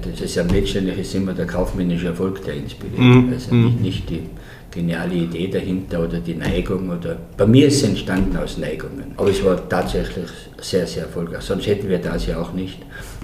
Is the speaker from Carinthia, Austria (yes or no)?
no; Achenkirch, Tyrol, Austria; Ich komme aus Aachenkirch, am Aachensee, in Tirol.